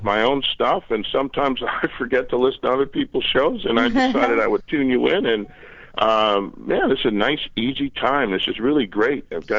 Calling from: Chicago, Illinois, United States; I'm calling you from Chicago.

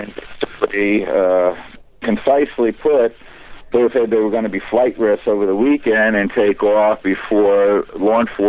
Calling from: New York, United States; I'm calling from New York.

